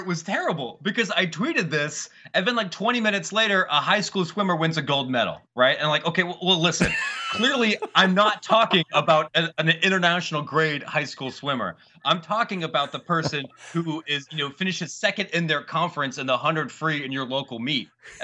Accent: Ohio, United States; Like I grew up in Ohio. I'm not ashamed to admit this.

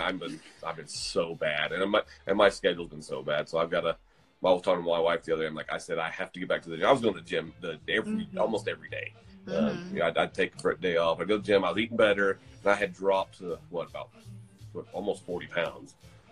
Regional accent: Georgia, United States; but most kids in the South, where I grew up in Georgia

